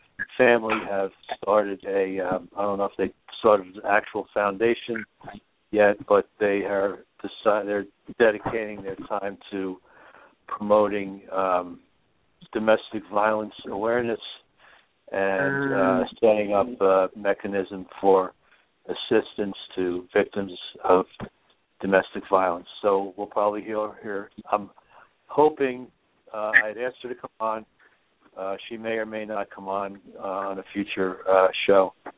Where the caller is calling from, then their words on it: New Jersey, United States; I'm calling from New Jersey